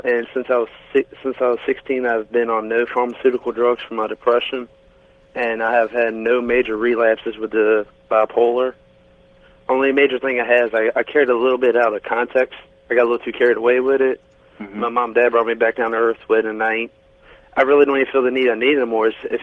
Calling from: Richmond, Virginia, United States; I'm calling from Richmond, Virginia.

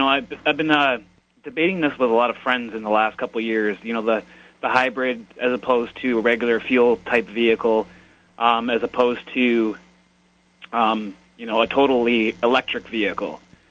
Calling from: Ontario, Canada; I'm calling from Ontario, Canada.

